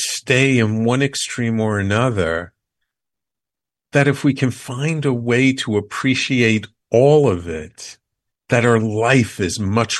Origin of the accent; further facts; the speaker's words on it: New York City, New York, United States; I mean, I'm native New York. I grew up in the Bronx. I've been living in Manhattan now for over 35 years. So I'm a real city boy at heart.